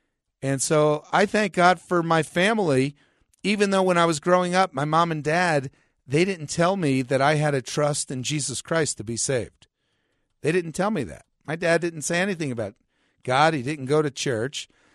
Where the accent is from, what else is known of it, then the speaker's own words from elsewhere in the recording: Prospect Park, New Jersey, United States; the local church there where we grew up in Prospect Park, New Jersey.